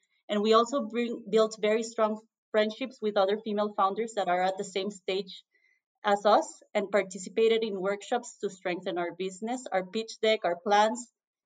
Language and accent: English; Costa Rica; moved away as an adult; also born or lived in Mexico; now in United States; I was born and raised in Costa Rica. I did my undergrad in Mexico and came to the U.S. to study at MIT.